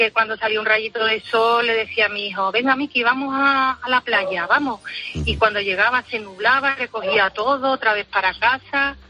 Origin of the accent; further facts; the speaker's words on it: Seville, Andalusia, Spain; Yo en Sevilla, soy de Sevilla.